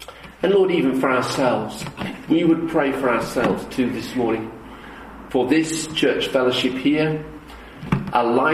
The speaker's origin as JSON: {"language": "English", "town": "Birmingham", "region": "West Midlands", "country": "United Kingdom", "tie": "born or raised there", "said": "This is a hymn that we used to sing in a little church that I grew up in Birmingham."}